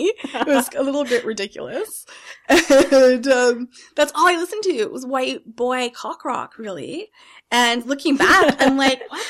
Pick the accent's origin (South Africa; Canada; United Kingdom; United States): Canada; Edmonton, Alberta; I grew up in Edmonton. Okay. So a city in the prairies. And I did grow up with a lot of brown people